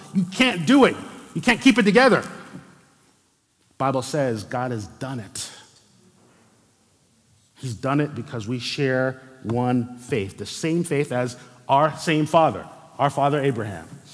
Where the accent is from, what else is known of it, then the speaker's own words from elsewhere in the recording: New Jersey, United States; also born or lived in Brooklyn; now in Arizona, United States; You know, I'm the son of Haitian immigrants. I was born in Brooklyn, grew up in New Jersey. That part of the country is the most densely populated part of the country. So I grew up around lots of people